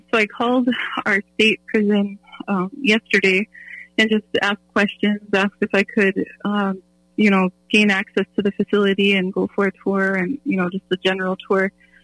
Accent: Mandaree, North Dakota, United States; now in Fargo, United States; here in South Fargo with my family, and there's six of us here within our household, but I'm originally from Mandaree, and that's on the western side of the state.

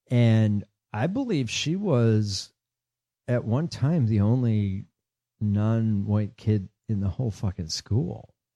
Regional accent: Baraboo, Wisconsin, United States; different parts of the world now that we're from Baraboo or I know from Baraboo.

